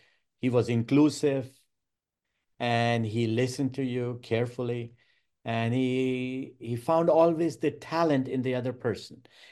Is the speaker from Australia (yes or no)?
no; Germany; moved away; I came from Germany, so it was amazing.